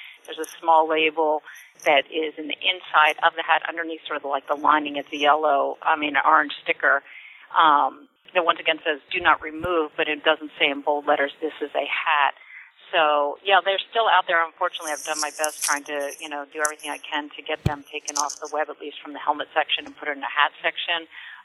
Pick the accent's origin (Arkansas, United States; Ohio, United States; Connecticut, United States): Connecticut, United States; I worked with Senator Dodd here in Connecticut. I'm from Connecticut